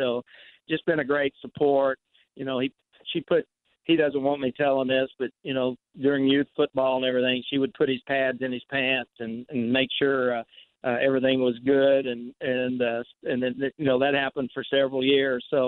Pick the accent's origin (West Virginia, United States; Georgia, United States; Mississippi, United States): Mississippi, United States; I mean, I grew up in Mississippi, you know, listening to games in the New Orleans channel on Saturday night.